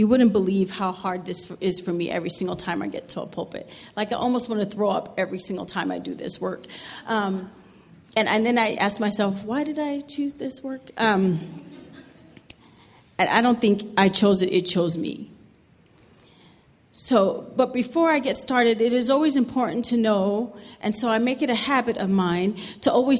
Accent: New York City, New York, United States; If you've been with me, you know that I'm from New York City, so I roll.

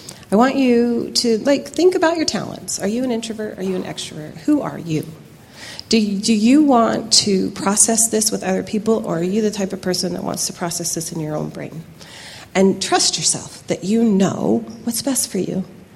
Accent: Castle Dale, Utah, United States; born there; I was born in Castledale, Utah, and I was born and raised Mormon.

